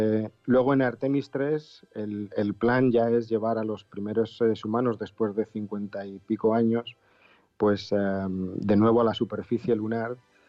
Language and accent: Spanish; Valencia, Valencian Community, Spain; moved away as an adult; also born or lived in Madrid; yo nací en Valencia y me crié y viví, bueno, hasta que me fui de España a los 20 y pico años, estuve en Madrid y yo he estudiado en Madrid, en la Universidad Autónoma de Madrid.